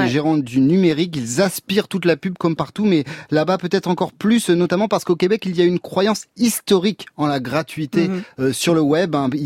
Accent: France; chez nous en France.

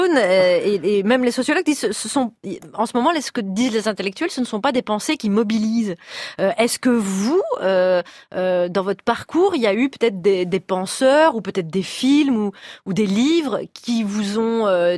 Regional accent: Belgium; nous en tant que Belges, c'est vrai que c'est une notion très française.

